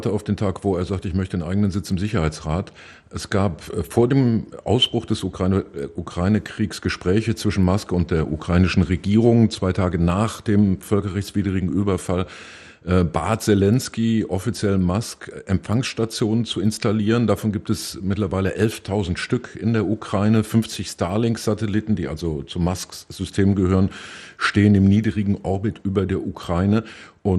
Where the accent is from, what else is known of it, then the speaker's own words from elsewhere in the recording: North Rhine-Westphalia, Germany; born there; Neandertal, ja, ich bin da in der Nähe geboren